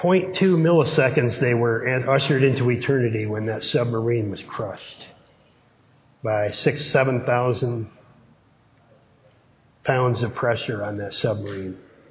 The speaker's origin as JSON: {"language": "English", "country": "Canada", "said": "even though I'm a Canadian, I have no idea how old Canada is today."}